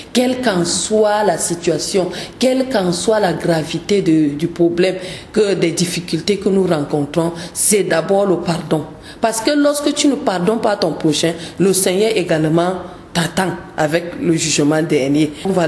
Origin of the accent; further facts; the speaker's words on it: Garoua, North, Cameroon; first language Laka; Après l'anglais, j'ai ma langue maternelle qui est le laka de Garoua.